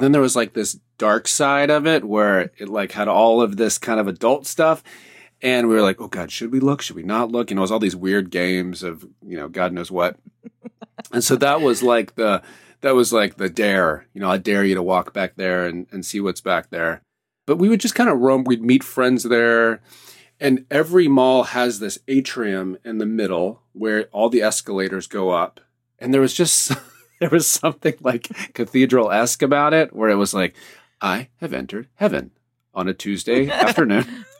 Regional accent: the South, United States; I'm being from the East Coast, the South.

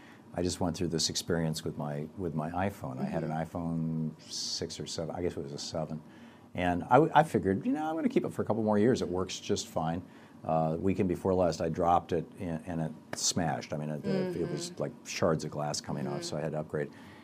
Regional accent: Michigan, United States; Growing up in Michigan, that was it.

